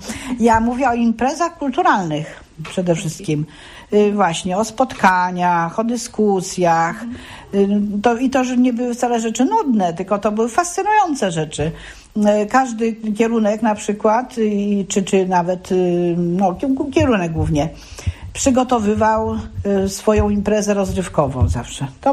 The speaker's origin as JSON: {"language": "Polish", "town": "Nysa", "region": "Opole Voivodeship", "country": "Poland", "tie": "born or raised there", "said": "w ogóle pochodzę z Nysy. W Nysie przypadały moje lata dzieciństwa, tam chodziłam do szkoły podstawowej, skończyłam to sławne liceum ogólnokształcące. Stamtąd pojechałam do Opola na studia."}